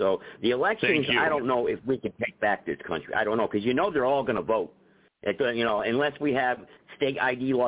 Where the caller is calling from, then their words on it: North Carolina, United States; from North Carolina.